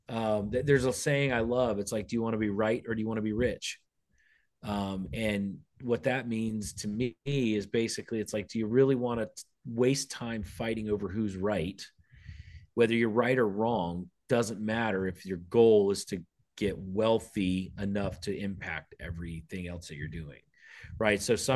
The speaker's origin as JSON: {"language": "English", "town": "Winter Haven", "region": "Florida", "country": "United States", "said": "Yeah, so I'm from Winter Haven originally, and the Cleveland Indians came through Winter Haven."}